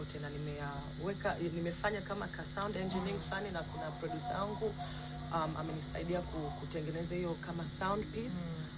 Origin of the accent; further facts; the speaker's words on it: Dar es Salaam, Tanzania; Na kwa mimi kama mmesikia natokea Dar.